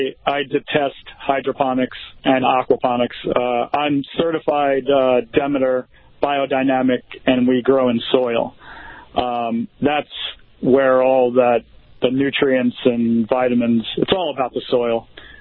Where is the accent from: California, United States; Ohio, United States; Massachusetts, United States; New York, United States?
New York, United States; Queens; Well, I grew up in Queens